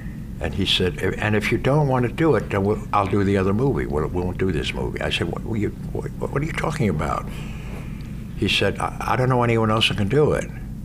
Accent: New York, United States; I mean, all the, you know, I come from New York, and all the Irish guys that go up would talk like this.

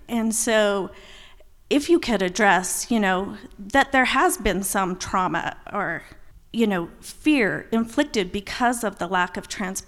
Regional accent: Salt Lake City, Utah, United States; growing up in Salt Lake as a child, like, I was terrified of the Dugway Proving Grounds

